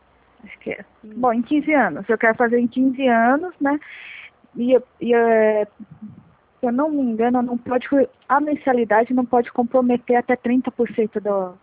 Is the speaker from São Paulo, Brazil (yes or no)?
yes; São Paulo, Brazil; E eu sou de São Paulo.